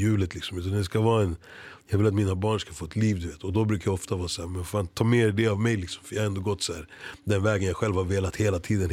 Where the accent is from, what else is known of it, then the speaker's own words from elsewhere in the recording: Kenya; now in Sweden; kanske mer i Kenya faktiskt, för att så här, ta min erfarenhet från Sverige och liksom hjälpa mitt hemland.